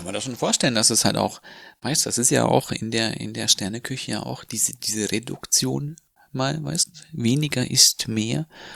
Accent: Bavaria, Germany

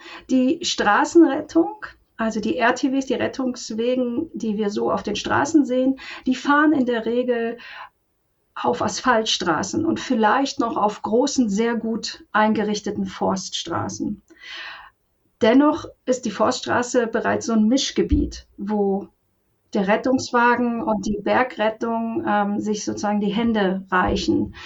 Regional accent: Krün, Bavaria, Germany; also ich komme aus Krün im Karwendel und dort bin ich auch bei der Bergwachtbereitschaft.

